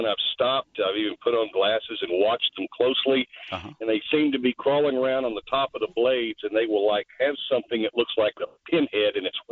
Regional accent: Texas, United States; I'm native Texan.

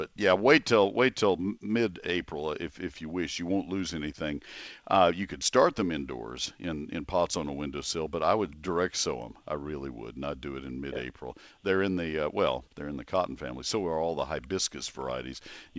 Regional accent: College Station, Texas, United States; I grew up in College Station, I was used to seeing cotton out in the Brazos River Valley

